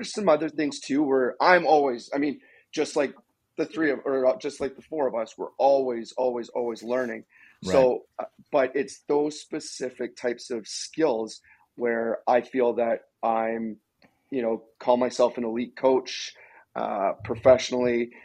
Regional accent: Canada; power skating instructor through the Can Power Skate program here in Canada. I wanted something here in my hometown

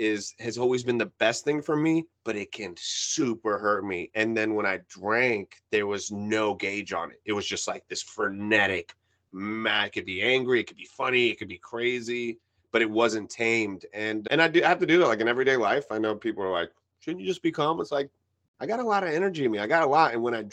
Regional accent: New York, United States; born there; I was born in New York. My mom is from Cuba. My dad was from Peru. And they spoke Spanish. So I spoke Spanish growing up.

